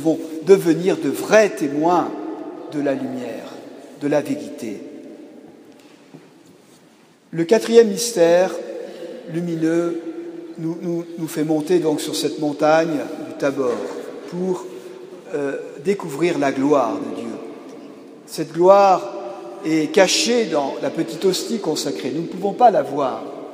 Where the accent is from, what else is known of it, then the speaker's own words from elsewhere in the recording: Provence-Alpes-Côte d'Azur, France; je viens de la Sainte-Baume, un lieu béni, où Marie-Madeleine a terminé sa vie dans une grotte.